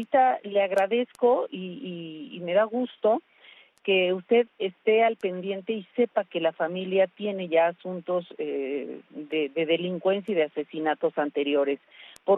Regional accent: Mexico; Mi percepción como ciudadana mexicana preocupada y ocupada de estos temas

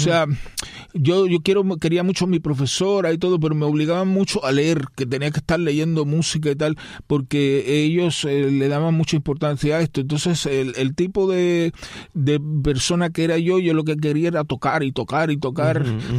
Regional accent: Pinar del Río, Cuba; also born or lived in Havana; yo nací en la Quinta Covadonga del Cerro, en La Habana. Mm. Lo que pasa es que eso fue porque mi madre me dio a luz allí, pero enseguida, al día siguiente, me llevaron a Pinar del Río y me escribieron como que había nacido en la colonia española.

